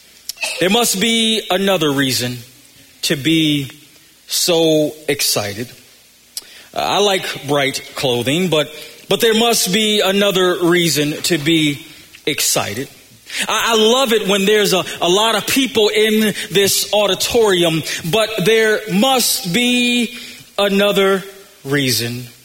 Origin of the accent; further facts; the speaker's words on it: Buffalo, New York, United States; I'm tired of the cold, and I know some of y'all know that I grew up in Buffalo, and I'm tired of y'all saying, well, you ought to be used to the cold.